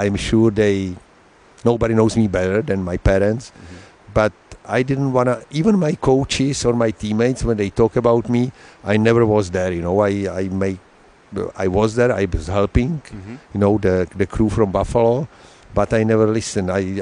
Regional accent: Pardubice, Pardubice Region, Czechia; English is a second language; but I am from the Pardubice, which is a hockey town. And that's why I became hockey player.

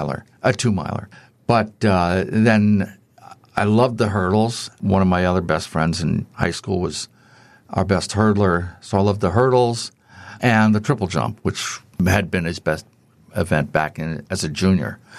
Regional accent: East Coast, United States; moved away; because growing up on the East Coast, I seldom saw people who could throw far. when I moved out to California, I saw a lot of that.

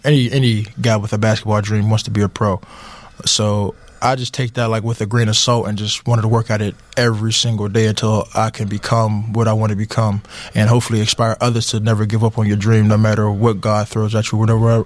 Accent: Atlanta, Georgia, United States; now in Pittsburgh, United States; I'm from Atlanta, Georgia.

